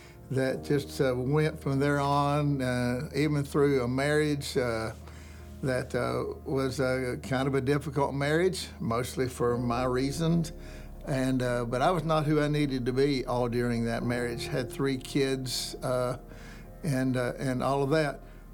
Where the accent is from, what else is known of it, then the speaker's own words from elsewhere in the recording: Abilene, Texas, United States; I grew up in Abilene. I grew up in church all my life. I was in Abilene through college.